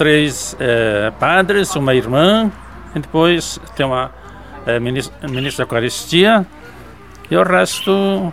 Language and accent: Portuguese; Campinas do Sul, Rio Grande do Sul, Brazil; born there; Eu nasci em Campinas do Sul, Rio Grande do Sul.